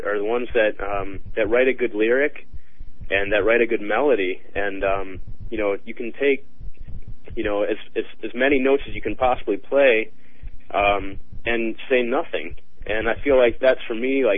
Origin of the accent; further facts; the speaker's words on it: St. Louis, Missouri, United States; I grew up in St. Louis.